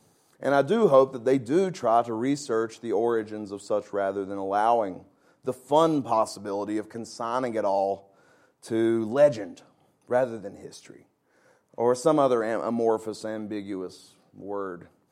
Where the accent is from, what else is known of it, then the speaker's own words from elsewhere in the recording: Virginia, United States; I grew up in Virginia, I would have noticed.